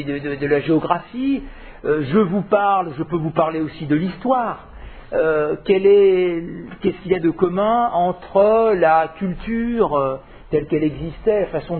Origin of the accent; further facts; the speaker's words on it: France; nous on est Français. peut-être un peu européens aussi.